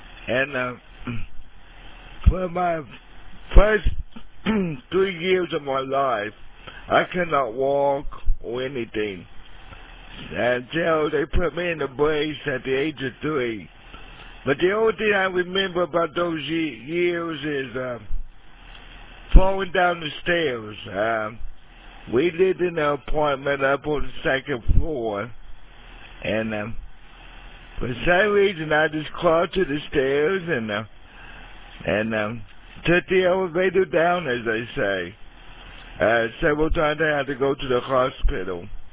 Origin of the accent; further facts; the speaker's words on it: Wichita, Kansas, United States; born there; I was born here in Wichita, Kansas, on this date.